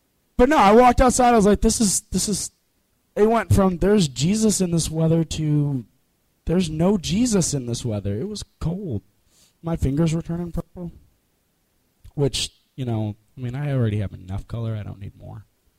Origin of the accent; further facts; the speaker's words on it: Illinois, United States; For those of you guys that don't know, I'm from Illinois. And so, like, this is what Illinois is like in, like, late August.